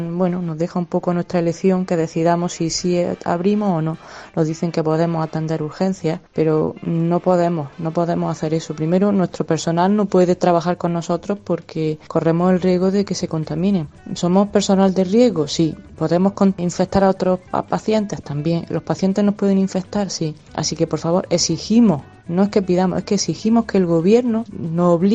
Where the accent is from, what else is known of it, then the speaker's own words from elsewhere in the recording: Granada, Andalusia, Spain; Soy odontóloga de Granada.